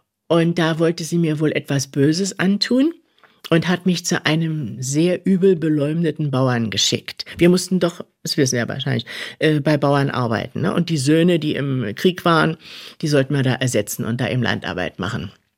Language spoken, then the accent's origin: German; Berlin, Germany; Ja, ich sage, naja, aus Berlin.